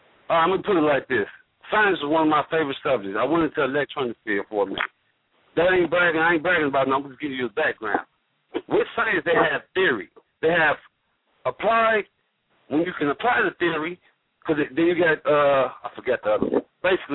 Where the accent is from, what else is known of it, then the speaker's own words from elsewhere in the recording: Chicago, Illinois, United States; Yeah, I was born in Chicago. I ain't never moved.